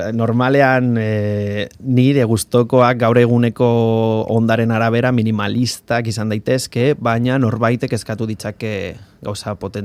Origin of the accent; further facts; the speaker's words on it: Basauri, Basque Country, Spain; born there; Bertan, jaio nintzen, izan daiteko horrela, bai.